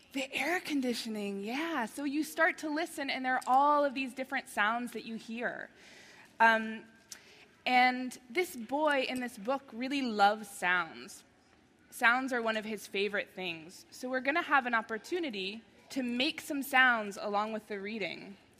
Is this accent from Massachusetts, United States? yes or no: yes; Boston, Massachusetts, United States; now in San Francisco, United States; I grew up in Boston, I live in San Francisco now.